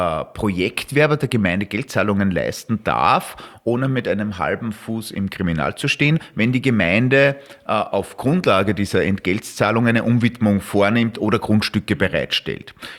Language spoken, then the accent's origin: German; Upper Austria, Austria; dieses Beispiel aus meinem Heimatbundesland und deinem Heimatbundesland, Oberösterreich, ist jetzt keine Best Practice natürlich